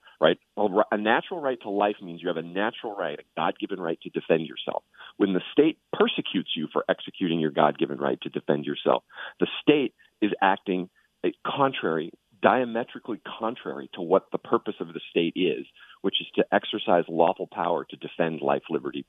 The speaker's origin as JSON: {"language": "English", "region": "California", "country": "United States", "tie": "born or raised there", "moved": "yes", "said": "my home state, or at least my former home state where I grew up, of California"}